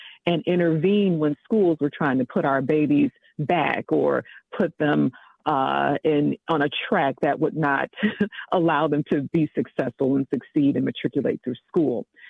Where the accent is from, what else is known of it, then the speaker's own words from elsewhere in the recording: Detroit, Michigan, United States; growing up in Detroit, Michigan, I did not understand why